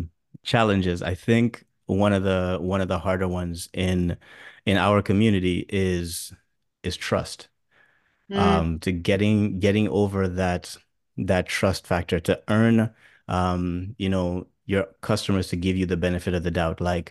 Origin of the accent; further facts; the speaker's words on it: Dominica; I grew up in the Caribbean in Dominica, and music has always just been a big part of my family